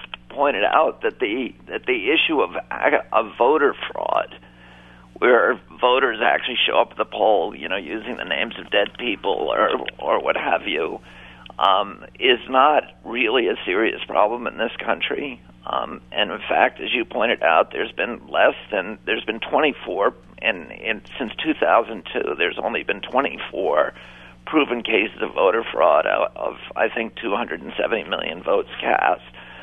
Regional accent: Virginia, United States; I was raised in Virginia

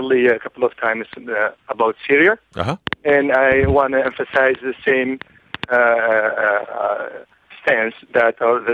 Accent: Mauritania; I'm actually from Mauritania, and we are dealing with Al-Qaeda now.

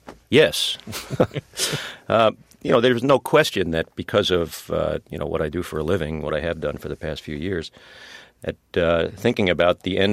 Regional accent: New York City, New York, United States; The other part of it is that I'm a New Yorker. And as a New Yorker, I'm remarkably provincial the way most New Yorkers are

